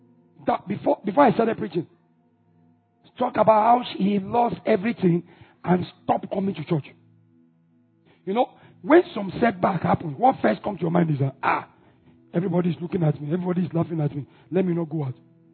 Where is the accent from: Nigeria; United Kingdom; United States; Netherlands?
Nigeria; Abuja, Federal Capital Territory; I've shared with you when I was growing up in Abuja, when I was coming up working, where I want to go and buy land.